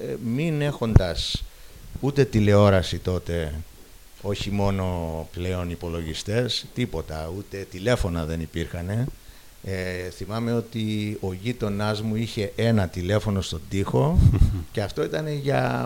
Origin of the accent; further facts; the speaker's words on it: Egypt; δεν μεγάλωσα στη Χάλκη, μεγάλωσα στην Αίγυπτο σε μια παροικία Χαλκιτών.